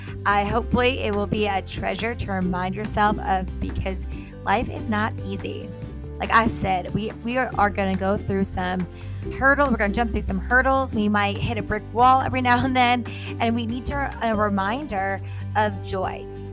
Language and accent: English; Collegeville, Pennsylvania, United States; I originally grew up in the suburbs of Philadelphia. I grew up in Collegeville, Pennsylvania, which is kind of like right outside of King of Prussia.